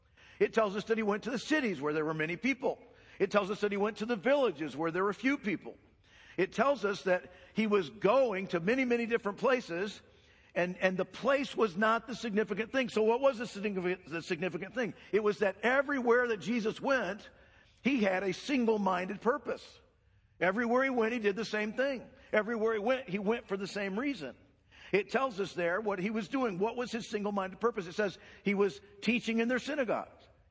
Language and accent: English; Flint, Michigan, United States; now in Buenos Aires, Argentina; I don't like snow. I grew up in Flint.